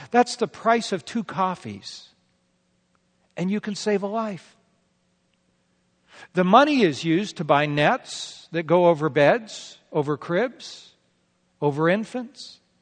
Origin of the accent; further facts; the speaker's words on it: United States; And by the way, as an American, I couldn't recognize most of it.